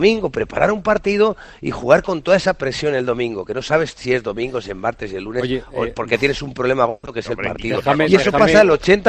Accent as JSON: {"language": "Spanish", "town": "Puertollano", "region": "Castilla-La Mancha", "country": "Spain", "said": "yo soy de Puerto Llano, mi familia estaba en Puerto Llano, y yo he jugado en varios sitios aquí en España"}